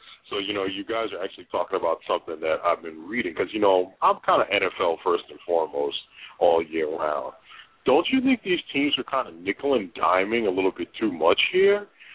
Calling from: Arkansas, United States; Yeah, I'm calling from the Northwest Regional Arkansas Airport.

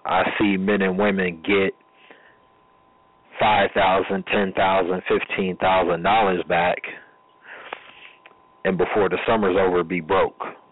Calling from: Las Vegas, Nevada, United States; I'm in Vegas.

